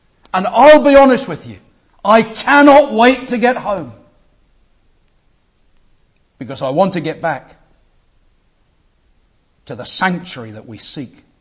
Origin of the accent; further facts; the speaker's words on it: England, United Kingdom; Being English, that wasn't very often.